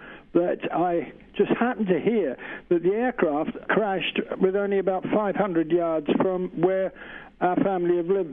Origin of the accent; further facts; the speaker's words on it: London, United Kingdom; I come from London, but was very close to an airfield in and around that area. We moved up here in 1972